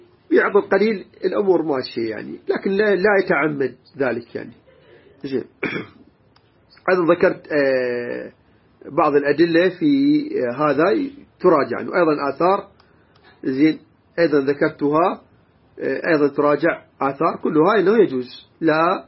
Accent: Iraq; يعني إحنا مثلا بلادنا من العراق

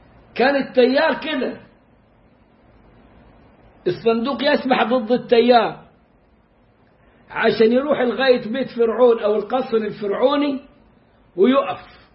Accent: Egypt; احنا عندنا في مصر النسوان تحب يعني اي فرح وتزغل

